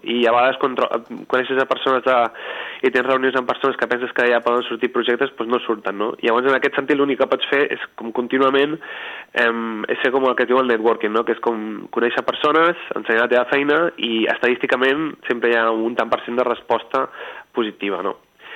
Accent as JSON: {"language": "Catalan", "town": "Calella", "region": "Catalonia", "country": "Spain", "said": "jo quan vaig als festivals sempre dic que soc de Calella i sempre m'estan dient Calella de Palafrugell, dic no, soc de Calella de la Costa"}